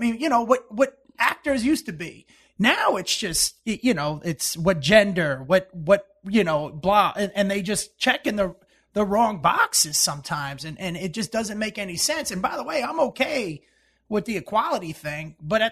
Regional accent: New Jersey, United States; born there; I was born in New Jersey

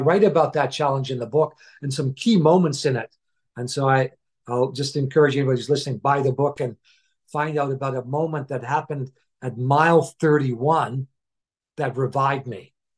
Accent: Canada; moved away as an adult; also born or lived in England; now in Japan; I moved to Japan with my wife. She was born and raised here, and I'm a Canadian.

